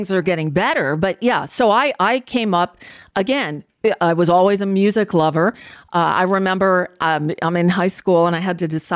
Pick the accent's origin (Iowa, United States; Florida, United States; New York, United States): Florida, United States; I grew up in South Florida. And in the 70s, that's what we did.